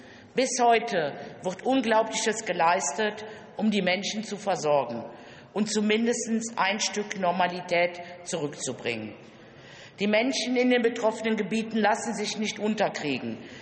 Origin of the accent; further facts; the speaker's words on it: North Rhine-Westphalia, Germany; Auch in meiner Heimat, der Städteregion Aachen, wütete das Hochwasser.